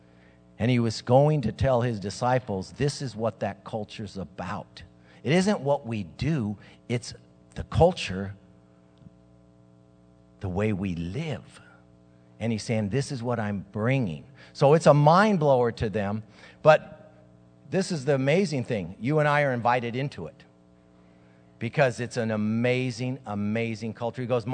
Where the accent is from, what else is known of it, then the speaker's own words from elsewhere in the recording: Santa Ana, California, United States; And because I'm from Santa Ana, and that's really a bigger deal.